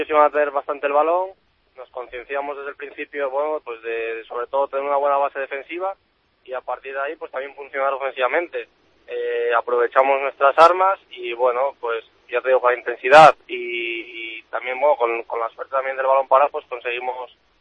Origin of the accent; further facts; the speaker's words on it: Asturias, Spain; yo vengo de Asturias, ahí también hay un derbi que es el Sporting Oviedo, tuve la suerte de jugar un par de días con el filial